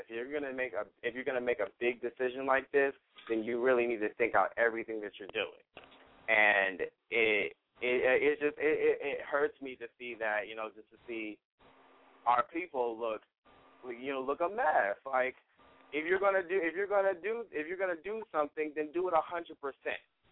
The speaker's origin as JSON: {"language": "English", "town": "Sacramento", "region": "California", "country": "United States", "said": "Hello, guys. I'm from Sacramento."}